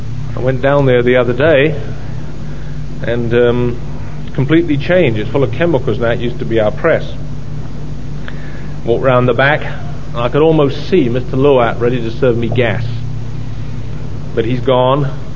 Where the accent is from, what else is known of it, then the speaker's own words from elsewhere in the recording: United Kingdom; also born or lived in Australia; Australia is home for my wife and myself in a way that nowhere else is. Because I'm British and she's American.